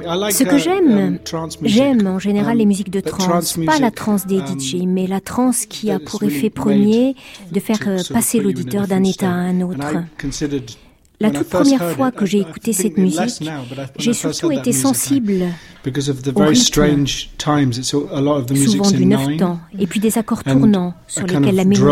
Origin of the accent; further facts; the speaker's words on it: England, United Kingdom; French is a second language; also born or lived in Cyprus; Il faut dire que je suis chypriote, mais que j'ai grandi en Angleterre